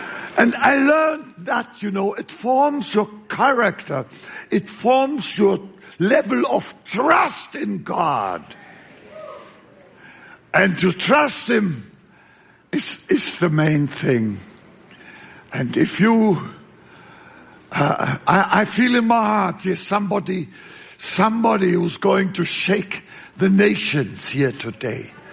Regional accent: eastern Germany, Germany; English is a second language; now in United States

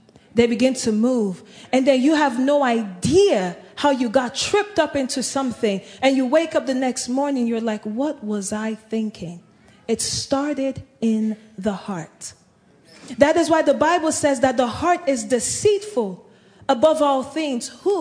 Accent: Nigeria; I'm Nigerian. In my country, sometimes in the movies

